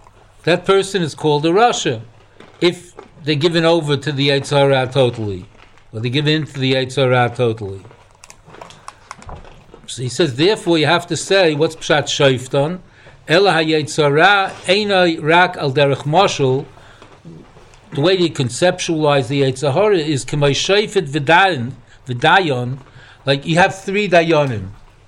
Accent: Baltimore, Maryland, United States; I'm from Baltimore.

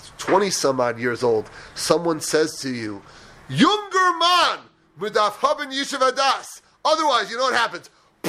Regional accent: England, United Kingdom; He usually speaks Hebrew with everyone, but me, I'm English.

